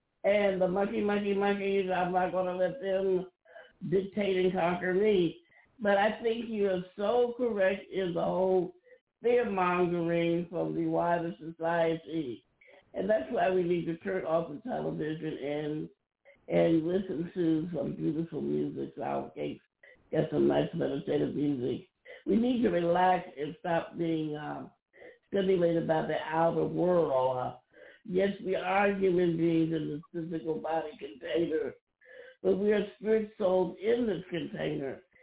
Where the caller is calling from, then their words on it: Chicago, Illinois, United States; I'm calling from Chicago and Grand Rising.